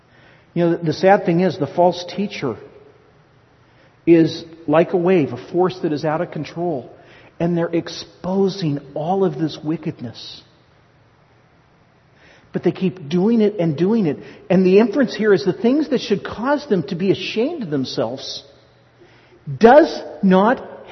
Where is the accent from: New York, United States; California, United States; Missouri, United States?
California, United States; Santa Rosa; Where I grew up in Santa Rosa, the closest base or closest waterways to us for the ocean would have been Bodega Bay.